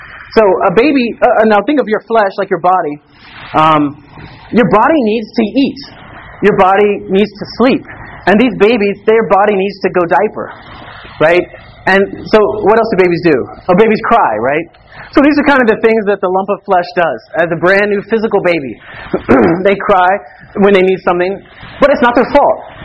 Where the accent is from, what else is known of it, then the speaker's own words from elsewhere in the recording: Kentucky, United States; I'm from Kentucky, so they have horses everywhere